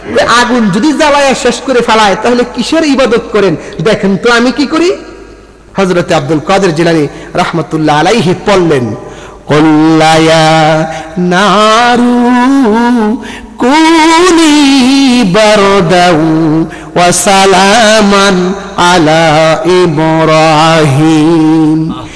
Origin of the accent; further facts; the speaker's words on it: Nagerchar, Dhaka Division, Bangladesh; আমার দেশের বাড়ি নাগেরচর গ্রাম, পোস্ট অফিস গজারিয়া, থানা গজারিয়া, জেলা মুন্সিগঞ্জ।